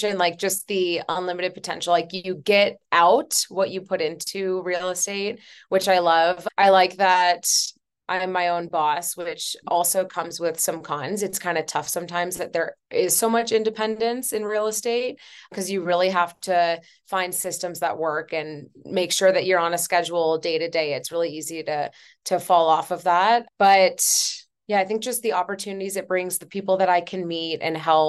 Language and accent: English; Columbus, Ohio, United States; now in Denver, United States; So I'm from Columbus, Ohio, moved to Denver about 3 years ago.